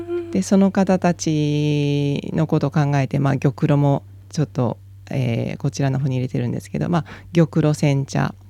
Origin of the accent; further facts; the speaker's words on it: Nagasaki, Japan; now in Australia; 私長崎出身なんですけど、